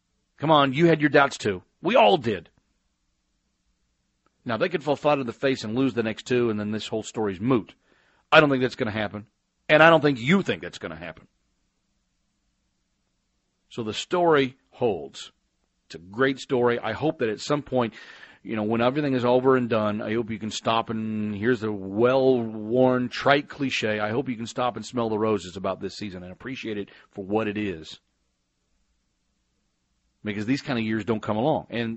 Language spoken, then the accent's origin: English; Texas, United States; now in New England, United States; I have to admit, as a kid growing up in Texas, it was kind of like, oh, man, the Celtics are winning again.